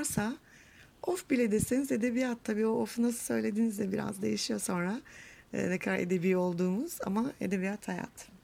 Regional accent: Bursa, Turkey; Bursa'nın bir köyünde büyüdüm çünkü.

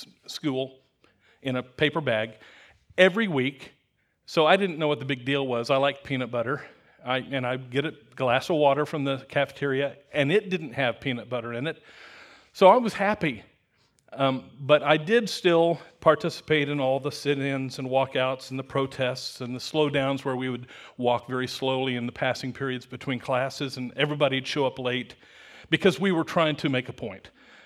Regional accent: Wichita, Kansas, United States; Good morning. I grew up in Wichita, Kansas, and back in somewhere between 1970 and 1975, there was a real problem going on in the public schools

